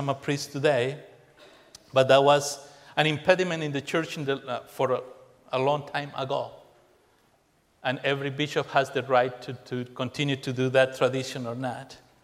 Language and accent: English; Colombia; accent: Colombian; English is a second language; I know the accent is kind of German, but it's not. It's Colombian. But I grew up in Colombia, in the mountains of Colombia, in a poor neighborhood and in a poor family.